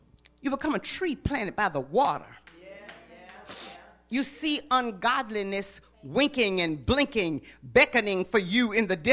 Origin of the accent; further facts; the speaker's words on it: Three Rivers, Mississippi, United States; born there; I was born in Three Rivers, Mississippi. Don't say you don't know where Three Rivers is.